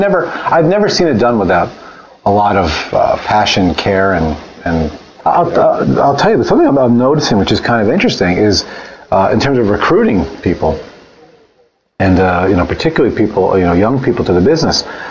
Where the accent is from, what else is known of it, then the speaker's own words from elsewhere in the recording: New York, United States; Well, I grew up in New York, and all my buddies were going to be lawyers and doctors and, finance guys.